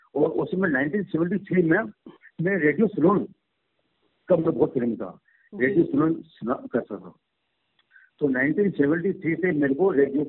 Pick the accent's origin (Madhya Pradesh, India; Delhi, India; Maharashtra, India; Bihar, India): Madhya Pradesh, India; Sehore; मेरा बचपन जो है वो सीहोर में बीता